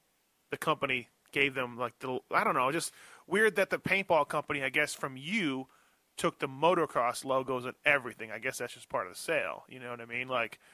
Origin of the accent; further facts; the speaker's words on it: Canada; when I was a kid, my parents took me to San Diego to go riding. I was from Canada, obviously.